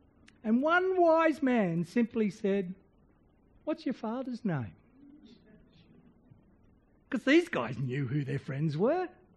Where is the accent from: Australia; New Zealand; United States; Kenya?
Australia; Sydney, New South Wales; when I was growing up, I grew up in Sydney.